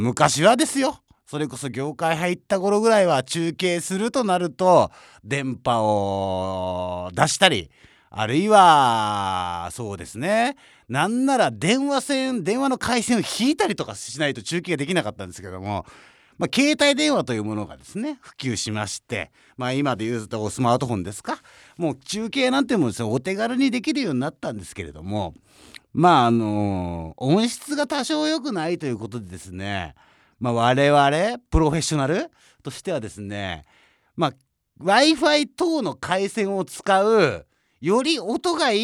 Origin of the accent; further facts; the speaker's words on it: Saitama, Japan; 我がふるさと埼玉県ではですね埼玉県民の日ということでございまして